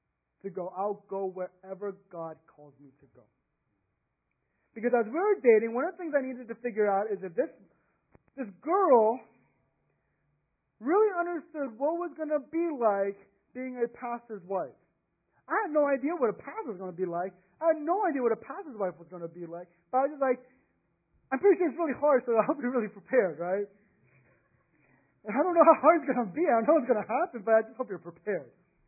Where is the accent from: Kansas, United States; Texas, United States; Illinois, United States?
Texas, United States; My roots are in Texas. I grew up in Texas. I went to school in Texas. I thought I was going to raise my family in Texas.